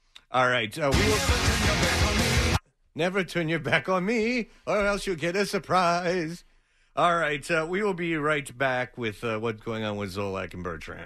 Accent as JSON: {"language": "English", "region": "Nebraska", "country": "United States", "said": "We put on the patois even though we're from Nebraska."}